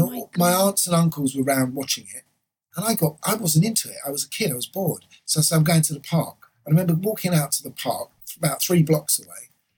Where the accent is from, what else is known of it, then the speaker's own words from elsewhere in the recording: Islington, London, United Kingdom; Islington